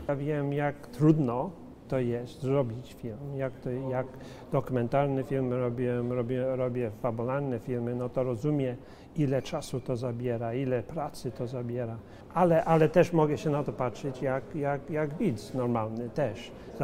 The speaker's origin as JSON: {"language": "Polish", "region": "London", "country": "United Kingdom", "tie": "born or raised there", "said": "bo ja jestem urodzony w Londynie, mieszkam całe życie i żyję całe życie w Anglii."}